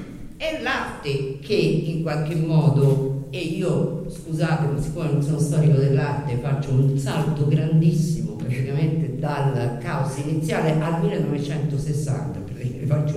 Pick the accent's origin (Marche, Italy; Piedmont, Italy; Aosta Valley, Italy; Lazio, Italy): Lazio, Italy; Rome; accent: Roman; vengo da Roma, come si sente dall'accento che non riesco a togliere